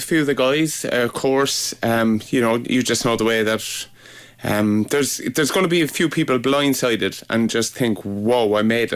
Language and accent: English; Ireland; and that's if my fear as an Irish person